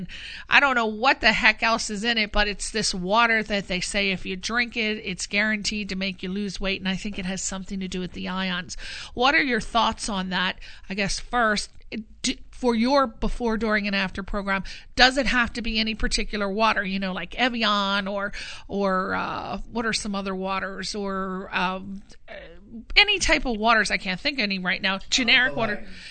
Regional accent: East Coast, United States; I mean, I'm from the East Coast, and I never knew there was any such thing as bottled water until I moved out here

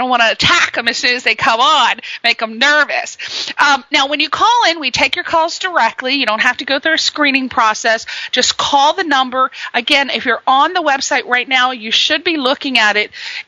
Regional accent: Connecticut, United States; They are from the East Coast like I am. We're neighbors. I'm from Connecticut, as everybody knows.

